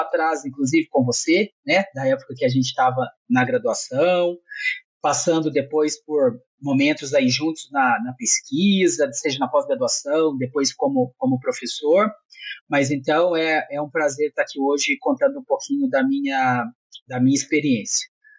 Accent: Lavras, Minas Gerais, Brazil; uma vez que eu sou de Lavras, a minha família é de Lavras, a gente acaba se vendo.

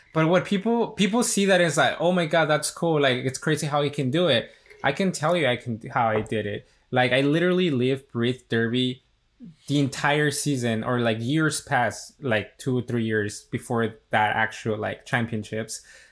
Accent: Mexico; So I was like, it's a little embarrassing because like I am from Mexico. I'm coming from Mexico. I have no excuse. Like, my family still speaks Spanish.

